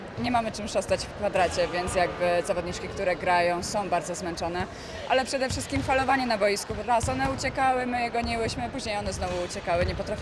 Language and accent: Polish; Jarosław, Subcarpathian Voivodeship, Poland; No do busa, przecież ja z Jarosławia tyle godzin, trzeba jechać.